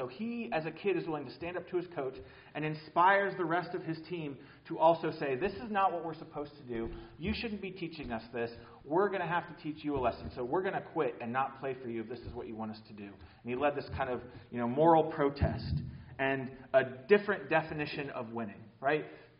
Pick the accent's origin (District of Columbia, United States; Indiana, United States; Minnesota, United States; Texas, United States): Minnesota, United States; Minneapolis; born there; I was born in Minneapolis